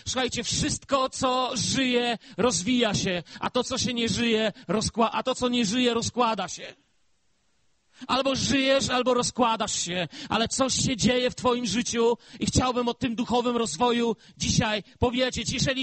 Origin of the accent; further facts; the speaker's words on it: Bielsko-Biała, Silesian Voivodeship, Poland; bo tam się wychowałem w Bielsku Białej